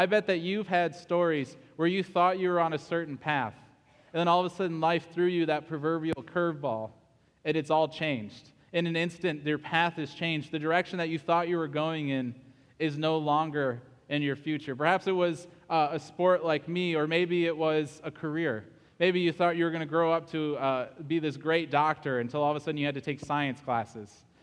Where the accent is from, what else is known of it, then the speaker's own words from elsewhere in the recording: United States; like most kids do growing up in America.